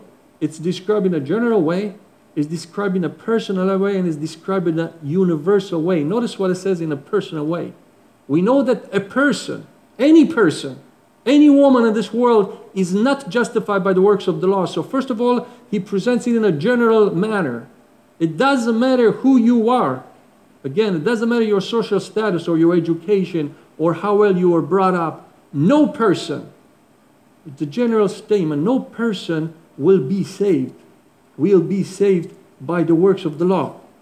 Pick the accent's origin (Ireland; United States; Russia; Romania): Romania; I come from Romania, Romania is an Orthodox country.